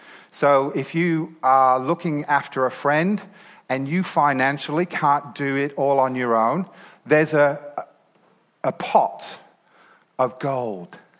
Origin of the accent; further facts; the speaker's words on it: England, United Kingdom; But as I say, I'm from England.